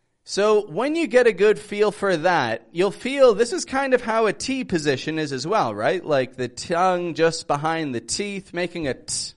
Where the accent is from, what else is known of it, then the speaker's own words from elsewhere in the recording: Toronto, Ontario, Canada; I'm from Toronto, Canada.